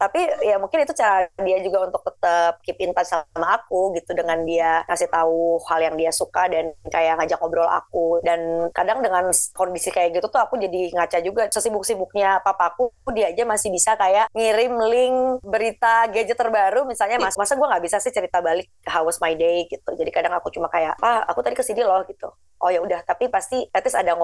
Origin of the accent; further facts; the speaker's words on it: Bandung, West Java, Indonesia; karena kami tuh orang Bandung, dan papaku tuh asli banget orang Bandung